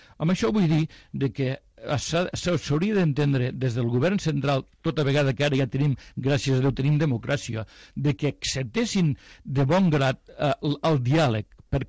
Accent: Catalonia, Spain; Jo, per exemple, com a català, va arribar un moment, doncs, acabada la guerra, i tinc 60 i alguns anys, doncs que nosaltres a l'escola vam aprendre en castellà.

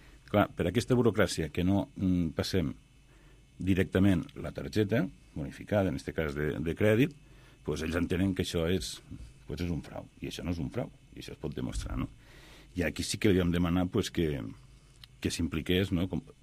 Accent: Corbera, Catalonia, Spain; jo sí que sóc de Corbera, no? I com a veí del poble

